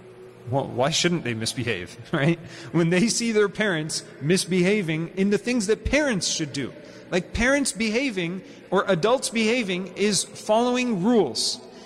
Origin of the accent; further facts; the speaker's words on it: Canada; Even though it's my right as a Canadian, I can go and pray